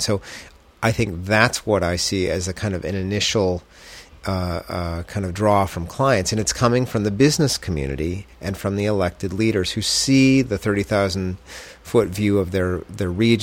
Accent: Detroit, Michigan, United States; cities like Detroit, my hometown, and how they adapt to the population that now resides there.

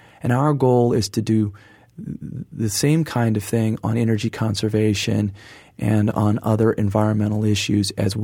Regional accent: Manhattan Beach, California, United States; growing up in Manhattan Beach, California, where, much to my parents' chagrin, I spent far too much time surfing.

